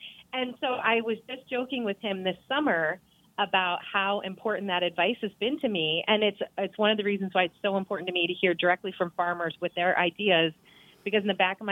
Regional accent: Ohio, United States; Well, my home state of Ohio was where I learned how to grow food.

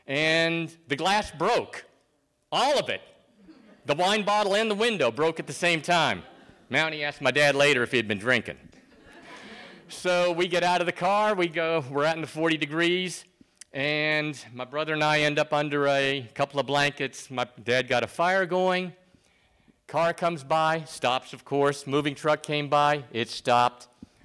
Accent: Anchorage, Alaska, United States; also born or lived in Minnesota; I was born in Minnesota, but my first memory is Alaska. Is an Alaska memory, actually.

